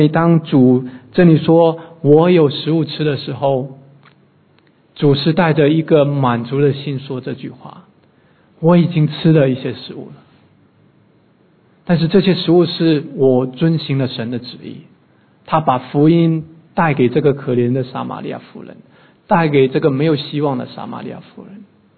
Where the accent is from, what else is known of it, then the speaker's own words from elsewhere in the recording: China; now in Australia; 所以当来到澳洲我也有接触一些当地的一些同事，人家不会见面就问你说你吃饭了没有，但是我们中国人就会问你吃饭了没有